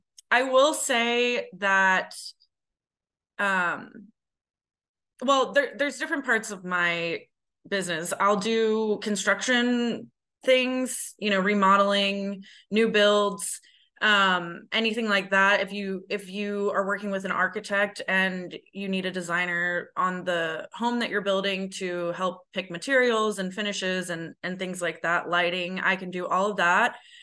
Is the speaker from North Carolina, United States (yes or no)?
no; New York City, New York, United States; now in Houston, United States; And originally, I'm from New York City. My father was a custom furniture designer and manufacturer. He had his own factories in New York City.